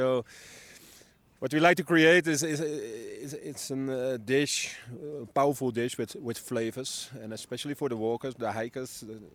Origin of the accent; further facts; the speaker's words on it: Amsterdam, North Holland, Netherlands; we are from Amsterdam, so we have something to smoke on top of this dish